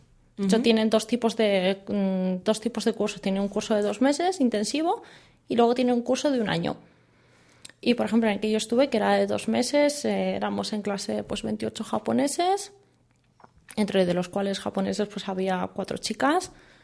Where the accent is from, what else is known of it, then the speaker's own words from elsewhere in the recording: Spain; yo soy española, mi pareja es española y yo me comporto como una española.